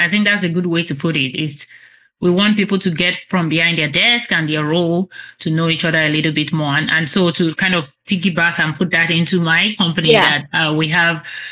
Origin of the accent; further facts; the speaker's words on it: Nigeria; moved away as an adult; now in United States; But for me, I was born and raised in Nigeria.